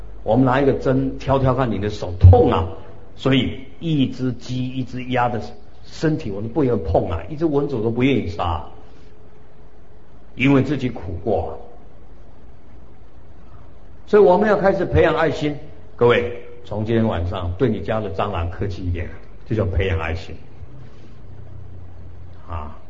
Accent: Taiwan; 我们台湾人说哎呦好苦难

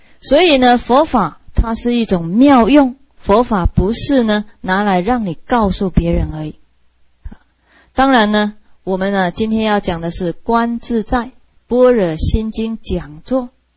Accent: United States; 他们问我从哪里来，我说我从美国来

